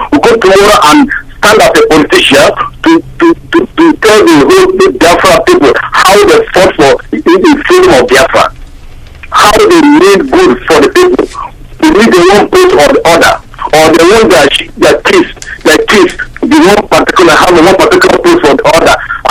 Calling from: Germany; I'm calling from Germany.

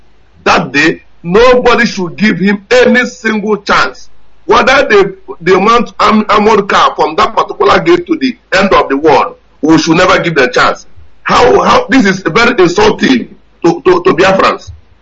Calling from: Malaga, Andalusia, Spain; I'm calling from Malaga, the National Coordinator of Spain.

